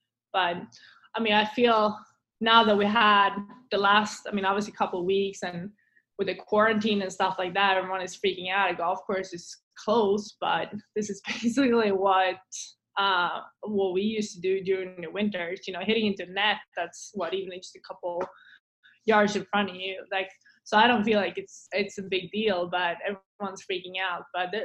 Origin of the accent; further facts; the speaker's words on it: Sweden; now in United States; But I guess it's just the Swedish in me